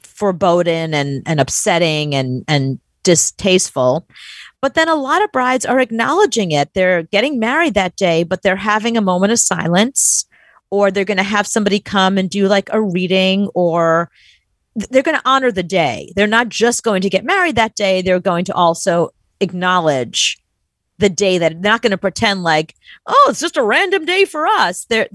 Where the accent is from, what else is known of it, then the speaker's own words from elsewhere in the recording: New York City, New York, United States; but as a New Yorker, like that just.